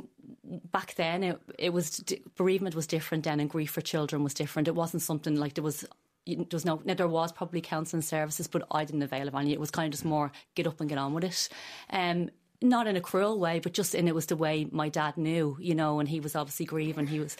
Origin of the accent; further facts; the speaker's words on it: Tallaght, Leinster, Ireland; also born or lived in Drimnagh; now in Coolock, Ireland; I live in Coolock. I'm originally from Drimnagh and then Tallaght, so I've been everywhere.